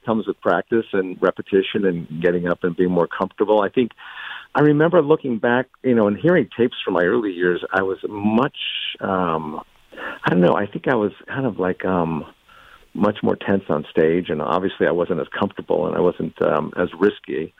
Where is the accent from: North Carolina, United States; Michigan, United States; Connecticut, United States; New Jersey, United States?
Connecticut, United States; I grew up in Connecticut, and you think that winter was over, and then a week after Easter, you get like a snowstorm.